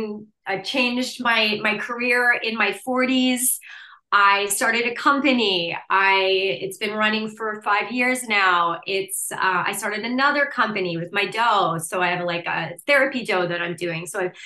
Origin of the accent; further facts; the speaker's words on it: Moose Jaw, Saskatchewan, Canada; And I grew up in Moose Jaw, Saskatchewan, right? Middle of Canada, and a prairie girl.